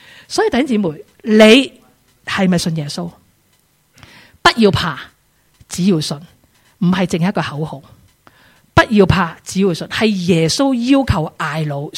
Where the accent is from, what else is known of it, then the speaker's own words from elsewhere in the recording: Hong Kong; 我好多时候作为香港人，爸爸系一家之主